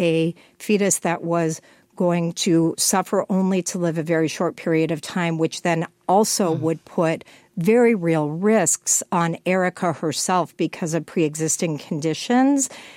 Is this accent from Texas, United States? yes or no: yes; Texas, United States; because I'm from Texas and I'm very, very familiar with how difficult it is now